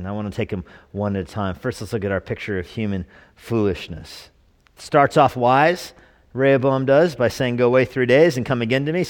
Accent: New Mexico, United States; where I'm from, New Mexico."

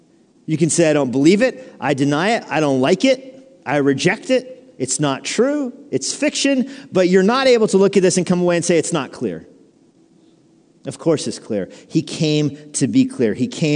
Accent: New Mexico, United States; well, I'm from New Mexico.

